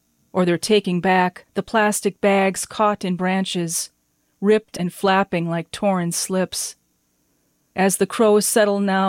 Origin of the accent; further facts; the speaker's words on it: Esko, Minnesota, United States; I'm from Esko, Minnesota